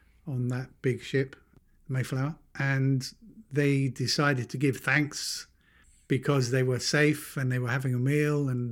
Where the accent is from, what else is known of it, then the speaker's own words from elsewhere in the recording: United Kingdom; And being a Brit